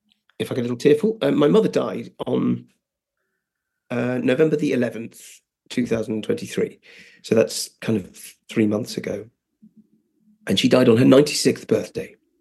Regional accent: London, United Kingdom; the loneliness of being a gay boy growing up in London

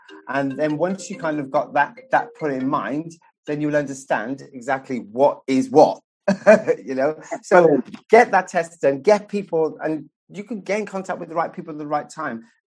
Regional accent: Wales, United Kingdom; I'm a Welshman, so I've got to have a Welsh person somewhere along the line.

